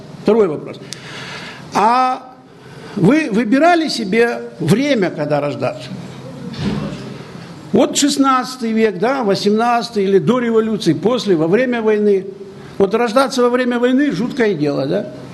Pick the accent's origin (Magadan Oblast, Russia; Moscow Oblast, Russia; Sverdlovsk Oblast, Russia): Magadan Oblast, Russia; born there; а я родился под Магаданом, 600 километров от Магадана.